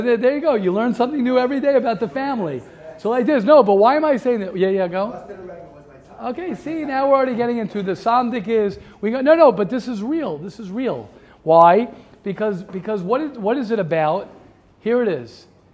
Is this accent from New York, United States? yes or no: no; Baltimore, Maryland, United States; born there; Well, I said I was born in Baltimore. My mother was born in Baltimore. My grandmother was born in Baltimore.